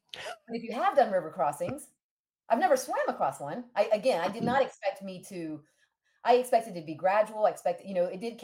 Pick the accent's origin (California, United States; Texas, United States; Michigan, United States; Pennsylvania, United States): Texas, United States; Wheelock; I grew up in Wheelock, Texas, which is kind of near Franklin, Texas, which is kind of near College Station, Texas.